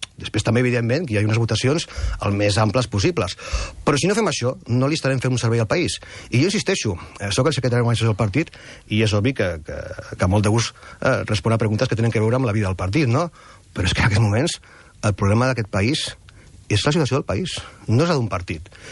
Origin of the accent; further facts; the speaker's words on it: Catalonia, Spain; Com a català, ja no li parlo, com a català penso que és un error.